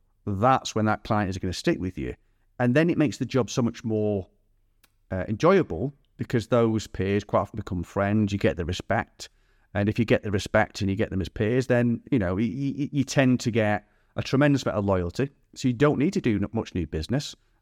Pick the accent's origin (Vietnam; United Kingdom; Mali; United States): United Kingdom; You know, something we should be proud of as British recruiters. We are the best in the world at what we do.